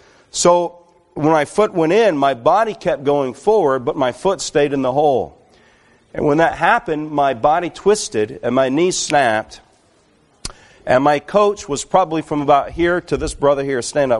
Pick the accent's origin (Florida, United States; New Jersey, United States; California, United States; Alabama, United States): Alabama, United States; University of Tennessee, which I grew up in Alabama